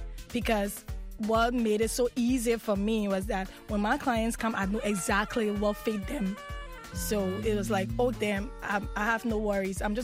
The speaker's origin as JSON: {"language": "English", "country": "Liberia", "said": "I'm a designer from Liberia."}